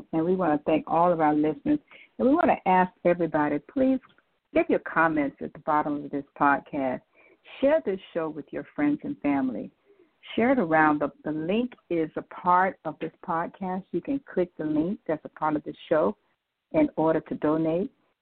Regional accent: Riviera Beach, Florida, United States; And for all of us who were born and raised in Riviera Beach, this is a positive way for us to give back to a wonderful, beautiful city that has given us so very much.

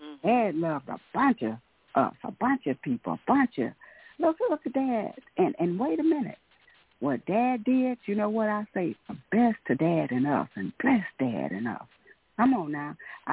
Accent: Texas, United States; from Texas, and you know what?

